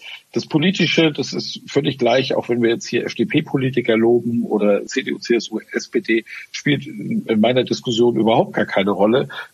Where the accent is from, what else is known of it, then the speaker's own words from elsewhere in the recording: Northern Germany, Germany; accent: northern German; Jetzt bin ich Norddeutscher